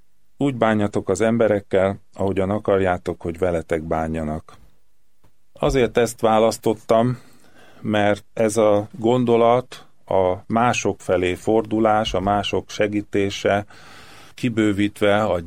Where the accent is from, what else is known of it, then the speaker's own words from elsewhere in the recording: Budapest, Hungary; also born or lived in Vienna; Itt születtem, Hűvösvölgyi úti otthonunkba, ahol édesapámékkal éltünk. Ide jártam óvodába, általános iskolába, aztán gimnáziumba elkerültem, de aztán ide jöttem haza, aztán Bécsbe kerültem.